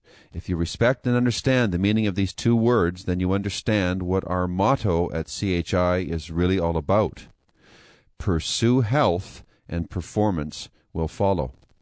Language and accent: English; Calgary, Alberta, Canada; Born and raised in Calgary, Alberta, I always had a natural interest and affinity for sports of every single kind.